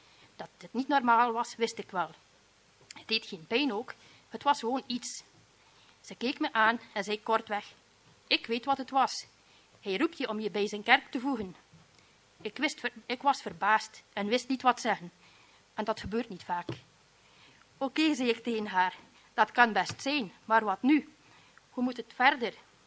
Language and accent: Dutch; Harelbeke, Flanders, Belgium; Ik ben opgegroeid in Harelbeke, in een katholiek gezin.